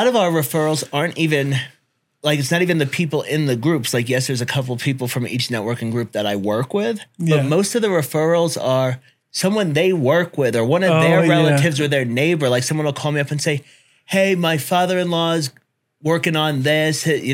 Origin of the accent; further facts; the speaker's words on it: Brooklyn, New York, United States; also born or lived in Denver / Los Angeles; So I grew up in Brooklyn.